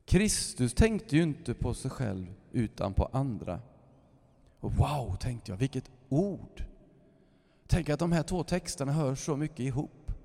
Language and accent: Swedish; Lysekil, Västra Götaland County, Sweden; Sionförsamlingen i Lysekil där jag är uppvuxen.